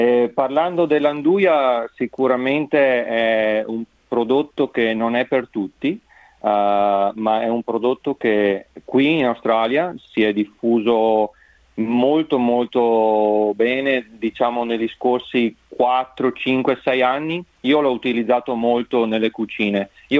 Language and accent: Italian; Verona, Veneto, Italy; sono nato e cresciuto a Verona, ma il mio cuore è per l'Italia.